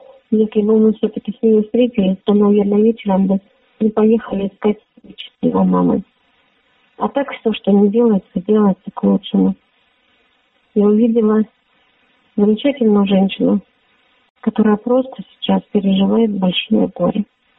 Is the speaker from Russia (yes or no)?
no; Donbas, Ukraine; «Здравствуйте, я с Донбасса»